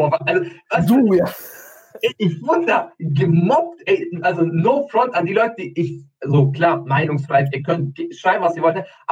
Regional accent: Albania; Ich komme ja aus Albanien. Obviously, Albanien, ne?

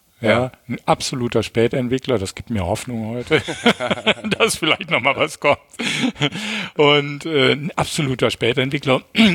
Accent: Düsseldorf, North Rhine-Westphalia, Germany; born there; Also geboren 11. Mai 1953 in Düsseldorf und als drittes von 5 Kindern und bin aufgewachsen in einer sehr behüteten Familie, also christ-katholisch, ja, sehr streng konservativ-katholisch erzogen auch.

